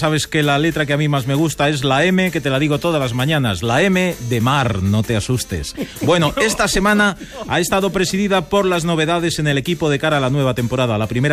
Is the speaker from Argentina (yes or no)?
no; Spain; como español que soy, estuve esperando ese momento durante días